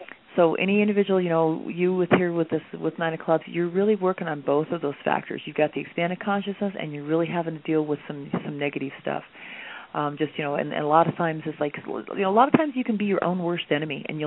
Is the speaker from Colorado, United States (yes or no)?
yes; Colorado, United States; I'm going to cheat because I know 307 is Wyoming because I'm from Colorado.